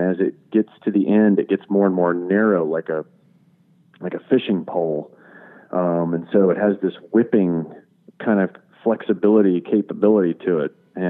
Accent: Abqaiq, Eastern Province, Saudi Arabia; well, I grew up in Abqaiq.

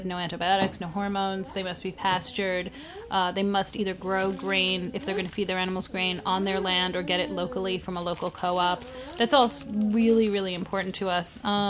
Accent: New York, United States; All of that was really, really new to us because Josh and I come from Long Island. We're, you know, we're nice kids from Long Island.

